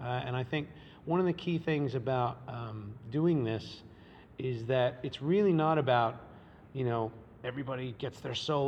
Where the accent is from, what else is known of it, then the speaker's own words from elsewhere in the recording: United States; I mean, I grew up in America, so it was everywhere, always, all my life.